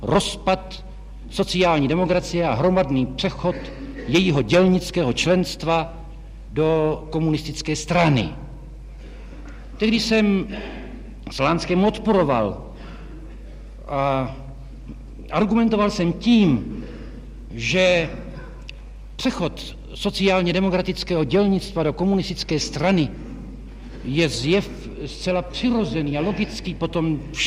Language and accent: Czech; Jihlava, Vysočina Region, Czechia; born there; V Jihlavě 16. května 1904.